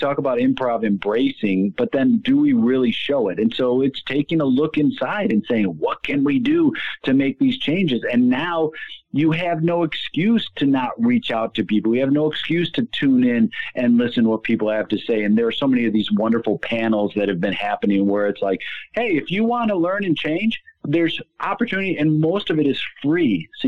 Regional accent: Chicago, Illinois, United States; at first I thought I knew what they meant and I'm from Chicago.

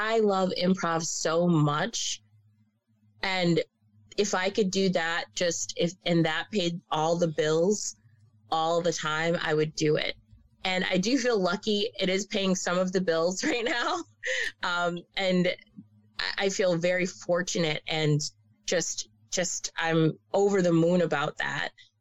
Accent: Wisconsin, United States; also born or lived in Boston; I grew up in Wisconsin, and you're talking about you grew up in Boston

